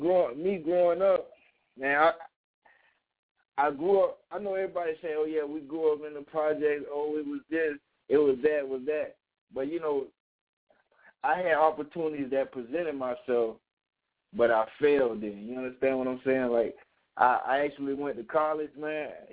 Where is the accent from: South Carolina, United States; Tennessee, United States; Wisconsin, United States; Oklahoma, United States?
South Carolina, United States; Hardeeville; now in Fayetteville, United States; Well, right now I'm in Fayetteville, North Carolina, but I'm from Hardeeville, South Carolina. It's a little small little town.